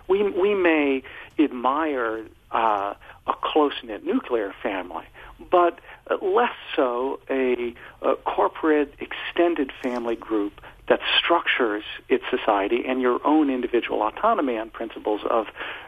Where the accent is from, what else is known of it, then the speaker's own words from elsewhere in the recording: United States; Oh, well, I like the United States very much as an American